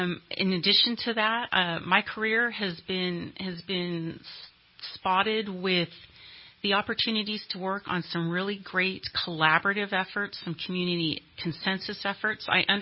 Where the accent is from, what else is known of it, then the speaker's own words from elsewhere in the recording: Shingletown, California, United States; I grew up in Shingletown in the 80s, and I lived to talk about it.